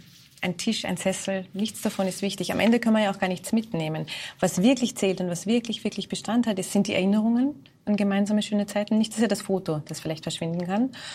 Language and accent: German; Vienna, Austria; Also für mich wird Simmering immer ganz besonders sein, weil das ist der Bezirk, wo ich geboren bin und aufgewachsen bin.